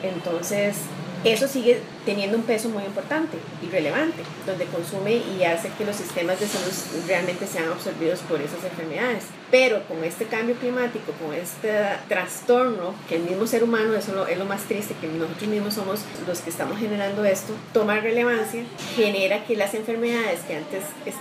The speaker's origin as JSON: {"language": "Spanish", "country": "Costa Rica", "said": "Eso es una de las fortalezas como población costarricense, donde tenemos un sistema de salud muy, muy fortalecido"}